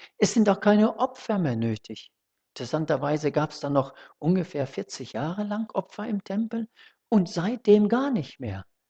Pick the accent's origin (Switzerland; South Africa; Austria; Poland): South Africa; Johannesburg, Gauteng; Ich habe es als Kind mal so ein bisschen erlebt. Ich bin ja in Johannesburg in Südafrika aufgewachsen.